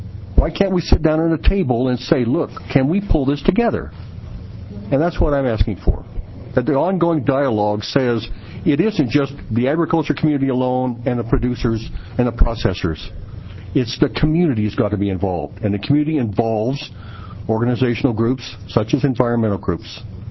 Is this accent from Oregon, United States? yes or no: yes; Hillsboro, Oregon, United States; I'm a farmer from Hillsboro, Oregon.